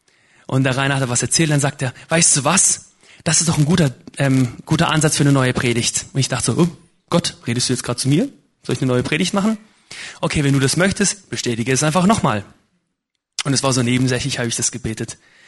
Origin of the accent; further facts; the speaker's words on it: Germany; ich komme aus Bahnbahn aus Deutschland.